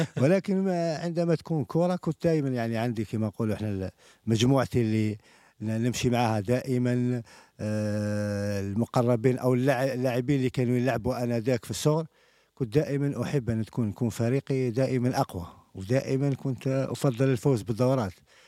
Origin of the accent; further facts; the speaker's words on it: Algiers, Algiers Province, Algeria; أنا من مواليد جزائر الوسطى، يعني عشت في ميسونيا للحي الأول، ولكن في سوريكال صغري وكبري وترعرحت في هذا الحي سوريكال، الحي الشعبي